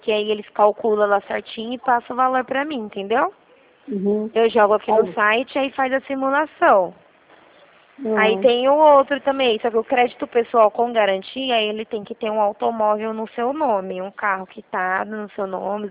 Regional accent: Rio Claro, São Paulo, Brazil; eu sou de Rio Claro, São Paulo.

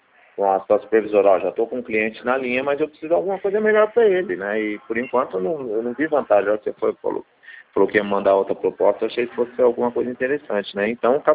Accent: Osvaldo Cruz, São Paulo, Brazil; Ah, eu sou de Oswaldo Cruz.

